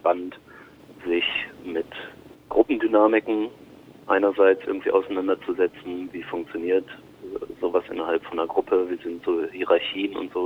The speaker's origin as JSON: {"language": "German", "region": "Lower Saxony", "country": "Germany", "tie": "born there", "lives_now": "Leipzig, Germany", "said": "Ja, also ich bin 1986 geboren bei Hannover, habe kreatives Schreiben und dann im Anschluss den Master Literarisches Schreiben in Hildesheim studiert, lebe in Leipzig."}